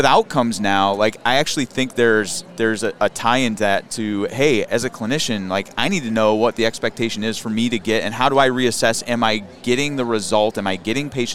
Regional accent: Chicago, Illinois, United States; I'm from Chicago and worked in one of our clinics closer to the city.

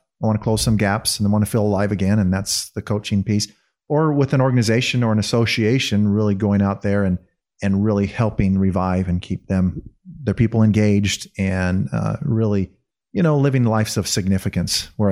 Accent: Bountiful, Utah, United States; So I was raised in Bountiful, right? Went to Viewmont High there.

